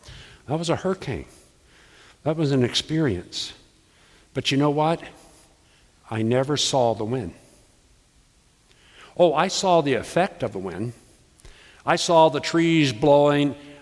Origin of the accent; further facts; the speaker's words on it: Florida, United States; When I was growing up in Florida, and I was born there and raised there and graduated from high school there, which was unheard